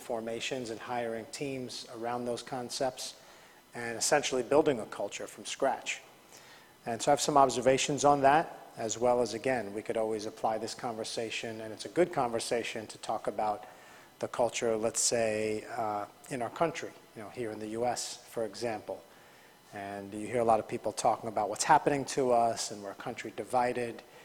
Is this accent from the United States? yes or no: yes; United States; being an American myself